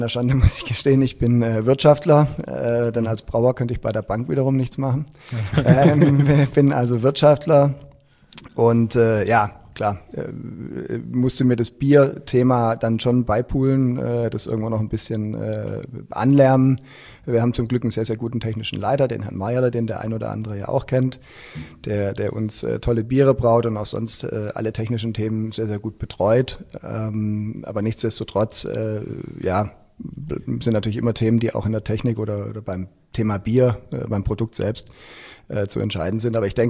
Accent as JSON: {"language": "German", "town": "Stuttgart", "region": "Baden-Württemberg", "country": "Germany", "tie": "born or raised there", "said": "Ich bin ja eigentlich in Stuttgart groß geworden, habe da Abitur gemacht und habe danach Wirtschaft studiert und bin dann 10 Jahre in Frankfurt bei einer Bank gewesen."}